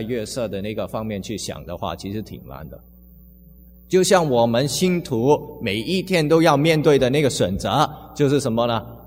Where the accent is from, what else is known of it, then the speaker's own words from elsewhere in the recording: United States; 所以我们美国人都很清楚啊